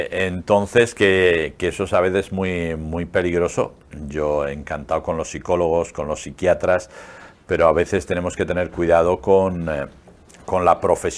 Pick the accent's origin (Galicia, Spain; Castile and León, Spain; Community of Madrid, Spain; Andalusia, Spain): Castile and León, Spain; Burgos; Por ejemplo, en mi tierra, en Burgos, a las 10 de la noche cierran el tanatorio